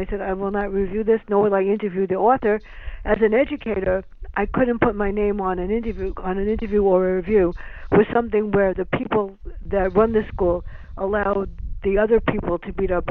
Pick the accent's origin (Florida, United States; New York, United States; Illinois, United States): New York, United States; South Bronx; I wrote a book about the two of us growing up in the South Bronx.